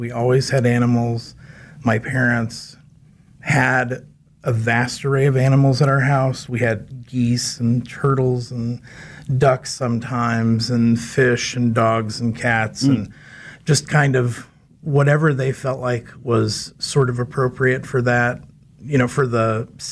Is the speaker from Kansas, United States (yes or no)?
yes; Valley Center, Kansas, United States; I grew up in Valley Center, just north of Wichita.